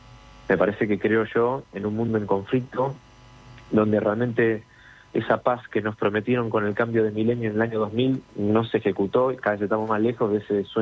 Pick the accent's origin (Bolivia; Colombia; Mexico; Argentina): Argentina; para mí, pesar como argentino y malvinero